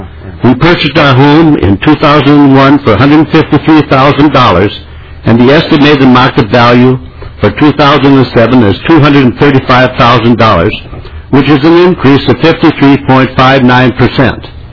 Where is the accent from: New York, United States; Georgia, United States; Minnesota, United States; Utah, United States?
Minnesota, United States; Shorewood; I'm from Shorewood, Minnesota.